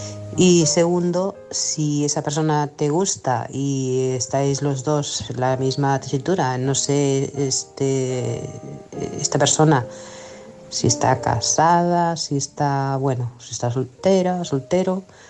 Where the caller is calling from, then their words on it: Manresa, Catalonia, Spain; de Manresa, Barcelona.